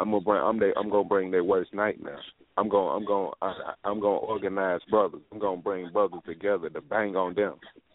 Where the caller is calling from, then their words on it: Atlanta, Georgia, United States; Black Power, man. I'm calling from Atlanta, Georgia.